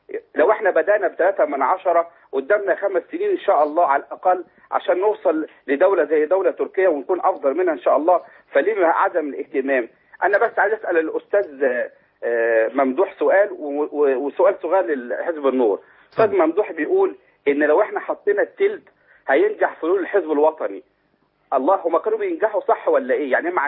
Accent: Egypt; وانا مصري ومسلم.

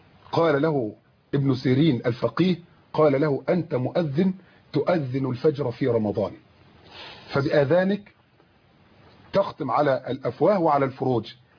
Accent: Egypt; على مستوى بلدنا مصر

